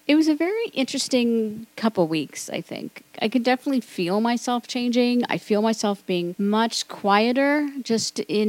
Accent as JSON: {"language": "English", "town": "Cincinnati", "region": "Ohio", "country": "United States", "tie": "born or raised there", "said": "my hometown and kind of come to grips with it, because I've always felt like Cincinnati, although lovely to grow up, there was parts of me, certainly in my high school and college years, I just felt depressed."}